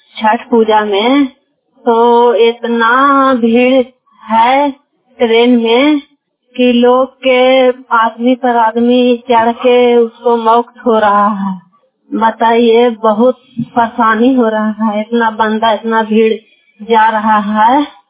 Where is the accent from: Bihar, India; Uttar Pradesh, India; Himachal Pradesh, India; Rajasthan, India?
Bihar, India; मैं बिहार के रहने वाला हूँ।